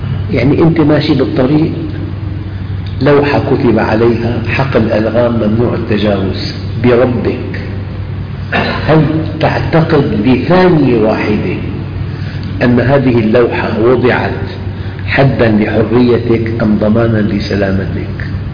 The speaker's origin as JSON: {"language": "Arabic", "country": "Syria", "said": "نحن عندنا بالشام في نعوات تلصق على الجدران"}